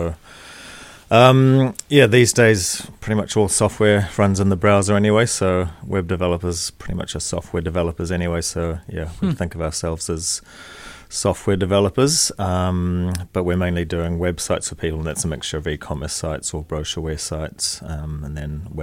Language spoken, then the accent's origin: English; Wales, United Kingdom; moved away; I've got a little bit of a mixed background. Born in Wales. Mum's Indian, dad's Welsh. So yeah, grew up in Wales way back.